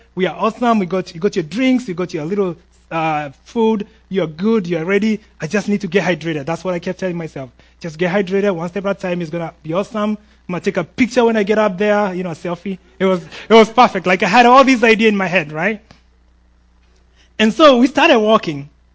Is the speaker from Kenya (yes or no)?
yes; Kenya; Ma, I'm tough, you know. I'm Kenyan, I got this, right?